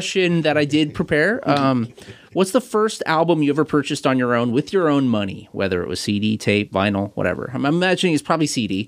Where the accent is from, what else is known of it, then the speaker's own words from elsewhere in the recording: Kent, Washington, United States; And I grew up down in Kent, and my friends would go trick-or-treating at his house